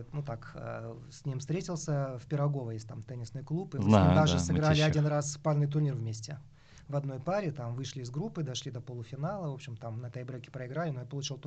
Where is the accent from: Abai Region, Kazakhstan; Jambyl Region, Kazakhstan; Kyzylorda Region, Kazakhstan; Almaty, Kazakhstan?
Almaty, Kazakhstan; И я вырос в Алма-Ате.